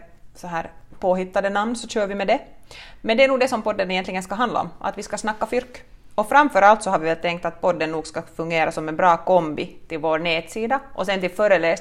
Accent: Porvoo, Uusimaa, Finland; now in Turku, Finland; Och ursprungligen så är jag från Borgo, men jag känner mig nog idag minst lika mycket som en Åbobo efter 12 år där.

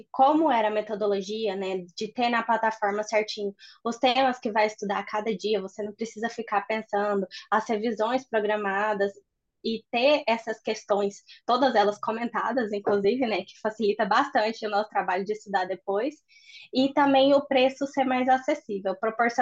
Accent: Goiânia, Goiás, Brazil; Eu sou daqui de Goiânia.

